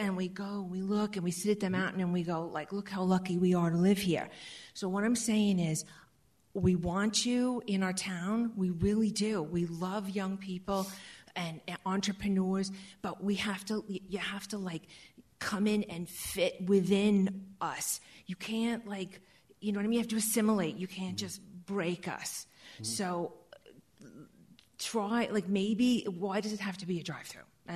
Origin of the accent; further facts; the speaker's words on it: New York, United States; now in Oro Valley, United States; I've lived in Oro Valley for about a decade now. I come from New York